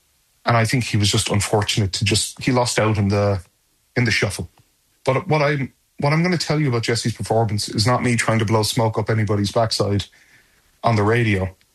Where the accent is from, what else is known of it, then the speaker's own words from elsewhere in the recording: Ireland; And I'm proud to say, as an Irishman, the only other Irish person I can think